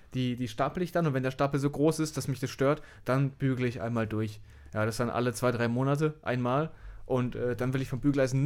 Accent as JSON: {"language": "German", "town": "Kuppenheim", "region": "Baden-Württemberg", "country": "Germany", "said": "Ich komme ja aus Nähe Rastatt da, aus Kuppenheim."}